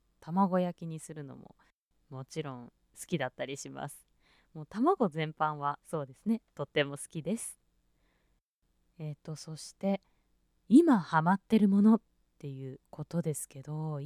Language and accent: Japanese; Shizuoka, Japan; と出身地は静岡県です。